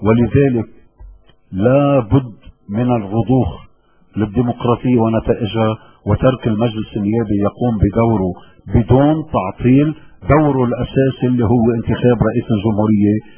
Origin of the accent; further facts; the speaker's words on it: Lebanon; نرجع نصير متساويين بالحقوق والواجبات كلبنانيين مع بعضنا البعض